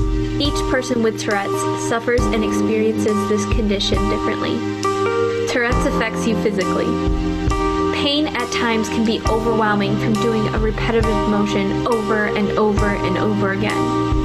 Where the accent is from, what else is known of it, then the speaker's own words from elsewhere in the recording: Wisconsin, United States; I am 18 years old and was born and raised in North Central Wisconsin. I now currently reside in the northern parts of the state by a beautiful lake